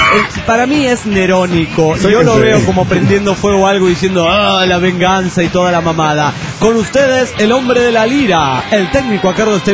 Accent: Tuluá, Valle del Cauca, Colombia; Tuluá, mi tierra natal, amenazaron a la policía.

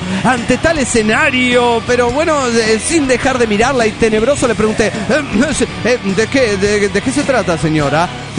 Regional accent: Nayarit, Mexico; de Tepiña, Yarit, México.

